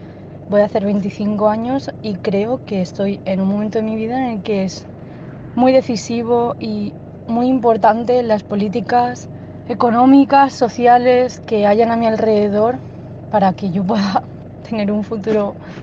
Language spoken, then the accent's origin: Spanish; Valencia, Valencian Community, Spain; soy de Valencia.